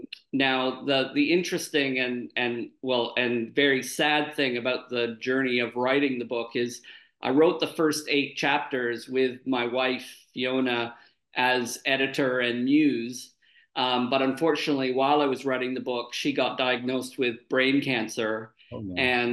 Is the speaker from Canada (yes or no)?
yes; Canada; moved away as an adult; also born or lived in United Kingdom; I grew up in Canada and graduated with a couple of degrees before I immigrated to the United Kingdom.